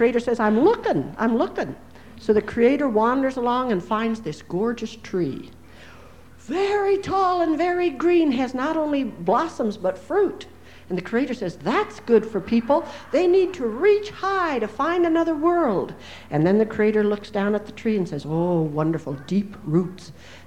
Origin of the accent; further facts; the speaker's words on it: United States; now I come from the Seneca, and one of our main creation stories is that the name of this country, the United States of America